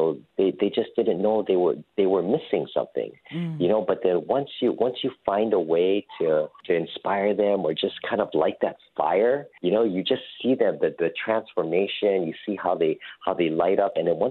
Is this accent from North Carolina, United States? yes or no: no; Hawaii, United States; because I was born and raised in Hawaii and playing the ukulele, you know, here.